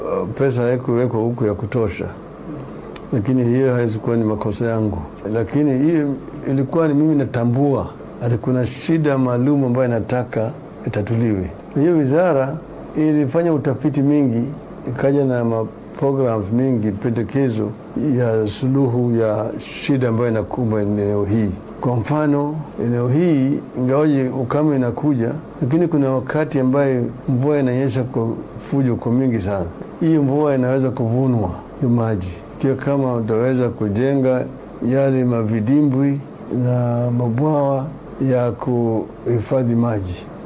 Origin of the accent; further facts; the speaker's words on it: Kenya; lakini mimi ni Mkenya.